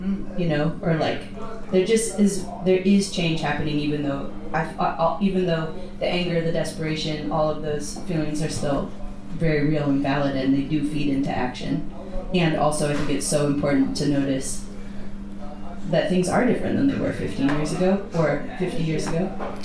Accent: United States; for instance, I'm from the United States

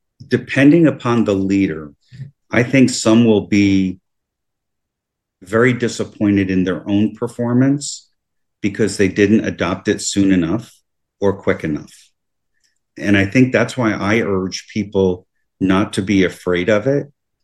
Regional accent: New Jersey, United States; Now, I grew up in New Jersey. I went to Seton Hall University, which is a Catholic university

